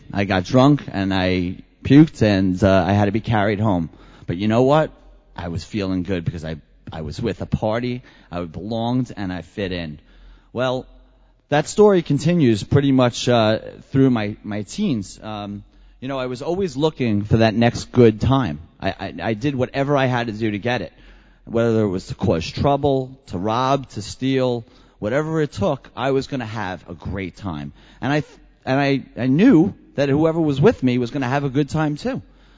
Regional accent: Long Island, New York, United States; And I ended up going to a meeting out on Long Island near my hometown, but not too close to my hometown.

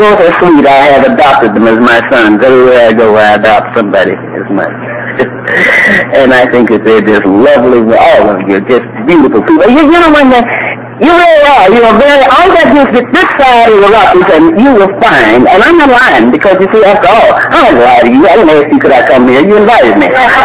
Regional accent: Ann Arbor, Michigan, United States; I'm from Ann Arbor. And not only am I from Ann Arbor, I'm an alcoholic.

